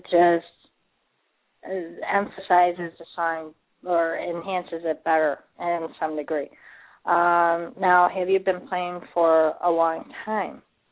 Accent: Chicago, Illinois, United States; I'm from Chicago.

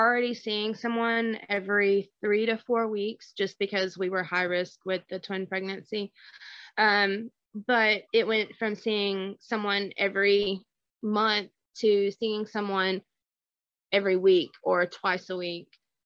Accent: Georgia, United States; We are from Northeast Georgia.

